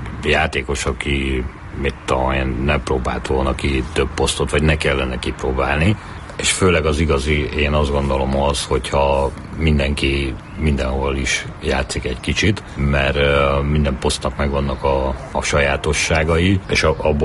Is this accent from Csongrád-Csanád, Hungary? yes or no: no; Bogád, Baranya, Hungary; tehát én egy Pécs mellett egy faluban nőttem fel, Bogádon, ahol koriban szerintem ilyen 900 környékén, most is talán 1000-en hallatnak a faluba, tehát egy kis falu.